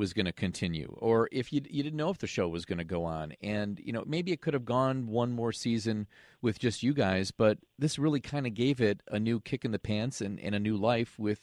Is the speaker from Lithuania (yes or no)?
no; Chicago, Illinois, United States; It's hard for me to imagine growing up in Chicago without the memorable television shows and amazing talent that graced our airwaves.